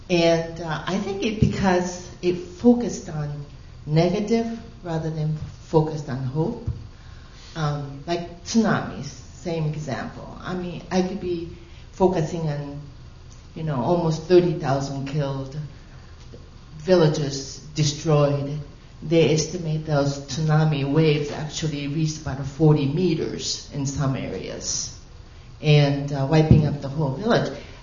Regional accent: Japan; moved away; When I came from Japan

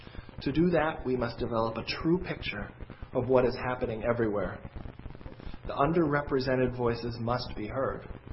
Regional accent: United States; For the first time in my life as an American, I experienced true democracy.

